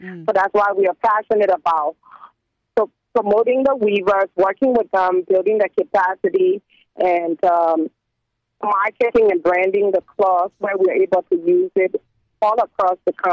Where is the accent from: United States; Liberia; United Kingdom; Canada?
Liberia; is the short form of my Fele name. I'm from the Fele ethnic group. And it's the largest ethnic group in Liberia